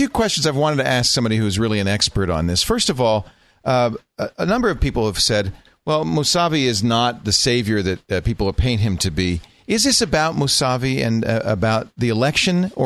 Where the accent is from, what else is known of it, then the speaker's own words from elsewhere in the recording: United States; You know what I find interesting as an American is that, you know, normally I think we wouldn't be as in touch with this